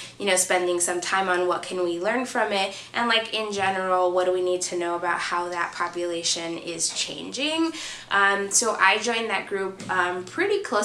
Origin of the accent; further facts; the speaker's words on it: New York City, New York, United States; Like, I am Latina. I grew up in New York City, a very like Latino community.